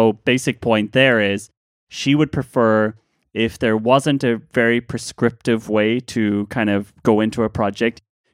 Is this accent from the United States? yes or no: no; Ireland; I'm going to read it in what is probably not her accent because I'm Irish.